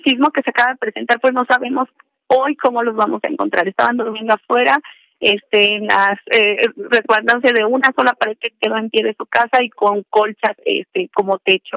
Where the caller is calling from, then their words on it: Izúcar de Matamoros, Puebla, Mexico; de Izúcar de Matamoros, es un municipio de Puebla.